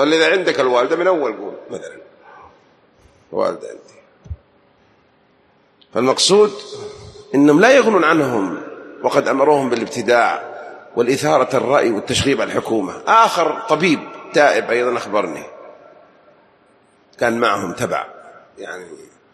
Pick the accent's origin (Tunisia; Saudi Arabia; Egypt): Saudi Arabia; Taif, Makkah Province; عندنا في الطائف أو عندنا العرب عيب نهمل الضيف،